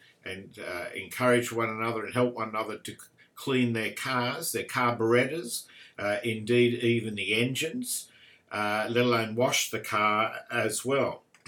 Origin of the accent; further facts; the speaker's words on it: Campsie, New South Wales, Australia; I grew up in Campsie, as most of you know, and I lived in 3rd Avenue, right at the end, the dead end, right near Cook's River, and parks all around us.